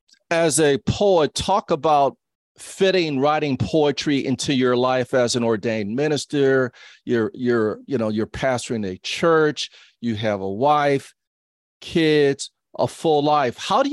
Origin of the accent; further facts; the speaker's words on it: New Orleans, Louisiana, United States; There's the St. Augustine High School that was around the corner from the house I grew up in New Orleans, Louisiana.